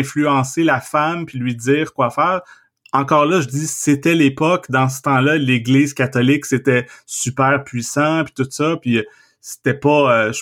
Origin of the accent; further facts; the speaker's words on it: Trois-Rivières, Quebec, Canada; moi, j'ai grandi à Trois-Rivières, puis je suis même retourné y vivre en 2009, puis j'ai de la famille là-bas, fait que je suis quand même retourné souvent.